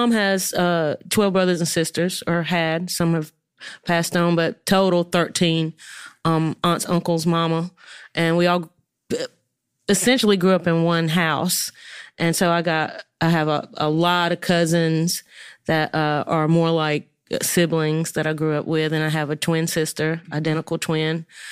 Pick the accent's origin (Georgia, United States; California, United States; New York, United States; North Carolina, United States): North Carolina, United States; Beautancus; now in Durham, United States; I've been in Durham for a while, but I was born and raised in Botankus, North Carolina, which is Duplin County.